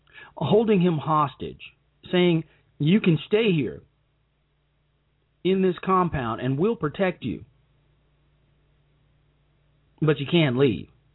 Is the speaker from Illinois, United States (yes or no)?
yes; Chicago, Illinois, United States; or even in my hometown of Chicago.